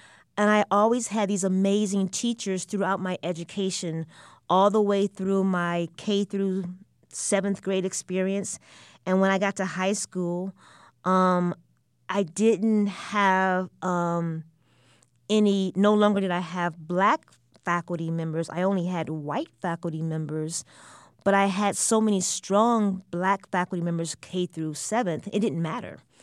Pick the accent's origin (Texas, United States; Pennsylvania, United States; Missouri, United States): Pennsylvania, United States; Allentown; I'm from Allentown, Pennsylvania. I identify as an African-American woman, and this is my story.